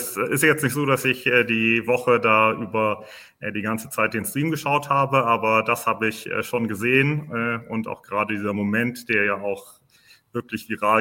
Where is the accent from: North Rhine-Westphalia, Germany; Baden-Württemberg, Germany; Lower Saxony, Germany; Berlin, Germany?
Lower Saxony, Germany; Delmenhorst; Ich komme ja auch aus Delmenhorst, das ist ja auch Landesschachverband in Bremen dann.